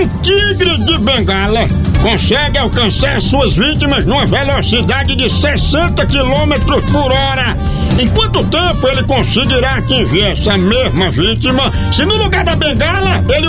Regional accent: Northeast Region, Brazil; Fiquei, que é lá no interior, eu sou de Cachoeira do Sapo

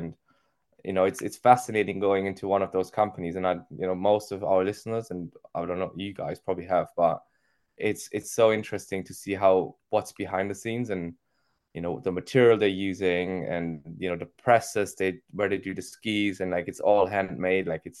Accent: Austria; English is a second language; Well, it's originally an Austrian brand, funny enough, actually, where my hometown.

